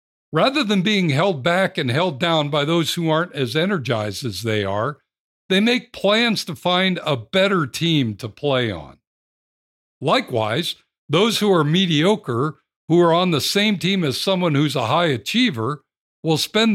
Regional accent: Cleveland, Ohio, United States; He then became defensive coordinator for the Cleveland Browns, my hometown team

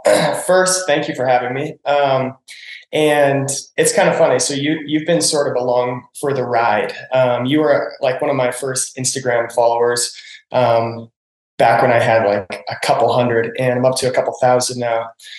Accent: Lakewood, Colorado, United States; I'm from Lakewood, Colorado. I grew up in Colorado.

